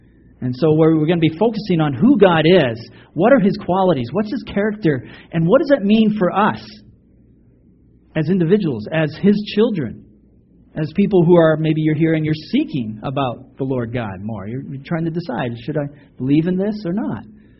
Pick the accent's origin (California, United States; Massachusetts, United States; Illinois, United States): Massachusetts, United States; born there; accent: New England; I was born in Massachusetts. Kind of gives context, right? Gives you an idea of like, oh, okay, he's from New England. That's why he talks funny.